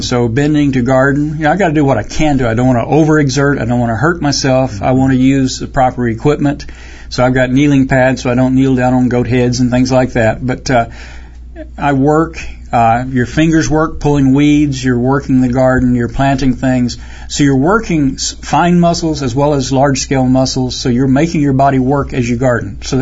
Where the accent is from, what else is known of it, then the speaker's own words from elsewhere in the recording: Baytown, Texas, United States; I grew up near Houston, Baytown, Texas.